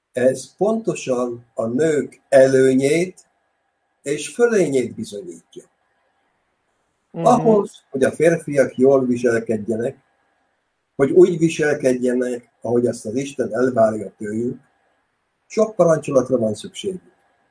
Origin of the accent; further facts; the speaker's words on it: Mezőcsát, Borsod-Abaúj-Zemplén, Hungary; born there; Említetted a bemutatásomban, hogy én Mezőcsáton születtem.